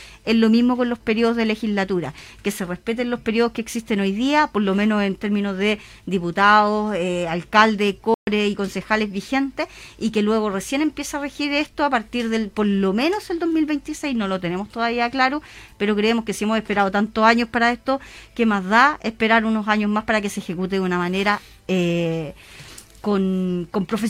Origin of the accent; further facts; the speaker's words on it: Chile; Sí, somos todos y todas chilenas, así se va a reconocer